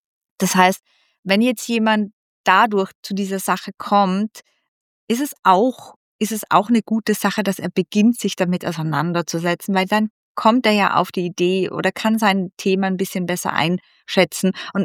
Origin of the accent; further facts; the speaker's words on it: Austria; Ja, also bei uns in Österreich ist es sowieso als viel strikter geregelt.